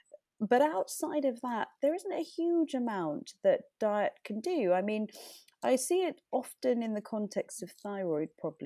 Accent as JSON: {"language": "English", "country": "India", "said": "You know, I'm Indian, and being able to cook Indian food for my family so that my children appreciate their own roots"}